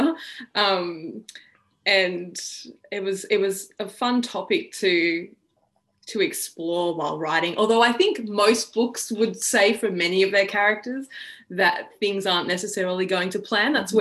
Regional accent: Wagga Wagga, New South Wales, Australia; And so now I'm like back in my hometown of Wagga, which has been incredible.

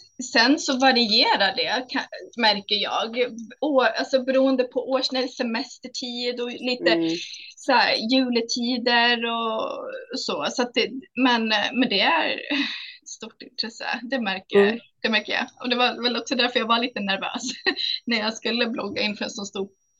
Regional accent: Stockholm, Stockholm County, Sweden; now in Uppsala, Sweden; 32 år är jag. Och jag är från Stockholm från början. Men jag bor i Uppsala just nu tillsammans med min sambo och min son.

